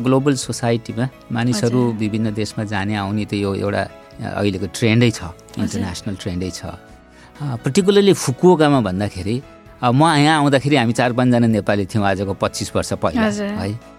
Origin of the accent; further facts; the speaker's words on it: Pokhara, Gandaki Province, Nepal; now in Fukuoka, Japan; मेरो घर पोखरा हो, नेपालको पोखरा। म जापान आएको अहिले ठिक्क 25 वर्ष भयो।